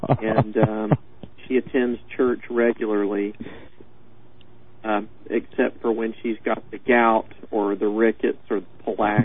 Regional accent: Texas, United States; Well, I'm from Texas, and so that probably goes a long way toward explaining things, I would think.

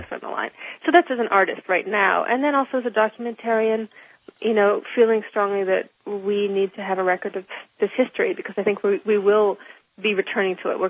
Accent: United States; I said, I'm an American. I am here to document the situation of the war.

